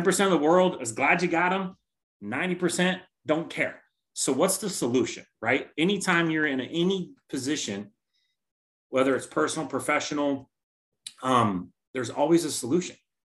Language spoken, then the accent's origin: English; Tacoma, Washington, United States; Born and raised in Tacoma, Parkland area. Grew up in a single parent household.